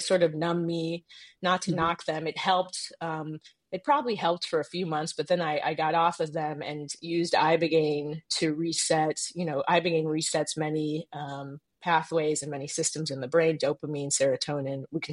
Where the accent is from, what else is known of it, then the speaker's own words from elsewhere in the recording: Midwest, United States; by the time I was 14, 15, I grew up in the Midwest, but we would spend summers in Europe.